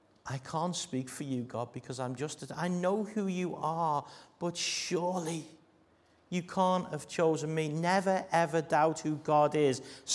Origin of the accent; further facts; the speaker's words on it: Bootle, North West England, United Kingdom; I can't speak for you because I come from Bootle.